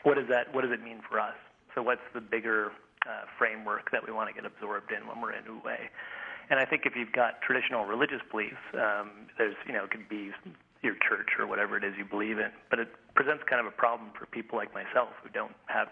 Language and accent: English; Canada; there's not a whole lot of us up here because it's kind of cold.